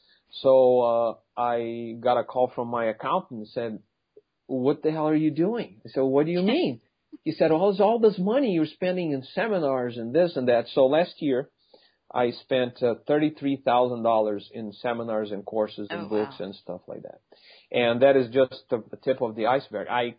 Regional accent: Brazil; now in United States; I'm originally from Brazil, and over there, money is not seen like it's seen here in the U.S.

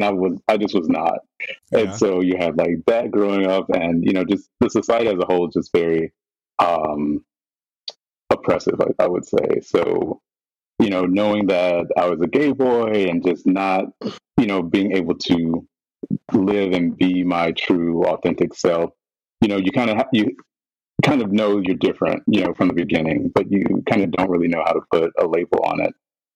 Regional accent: South Carolina, United States; I am from South Carolina.

